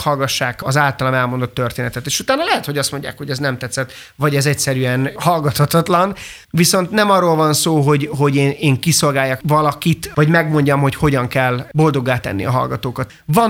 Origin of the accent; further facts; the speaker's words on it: Hungary; Szerintem az én zeném az semmilyen másmilyen nem tud lenni, mint magyar, mert én egy magyar előadó vagyok, itt szocializálódtam.